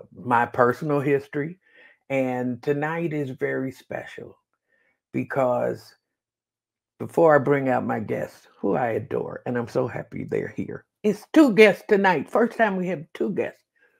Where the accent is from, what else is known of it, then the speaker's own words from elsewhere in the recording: Chicago, Illinois, United States; I'm from Chicago. We're from a different kind of, we're from a street kind of urban show business where it don't matter who's on the stage